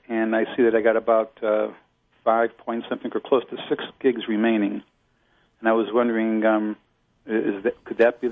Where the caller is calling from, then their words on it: Rochester, United States; Rochester.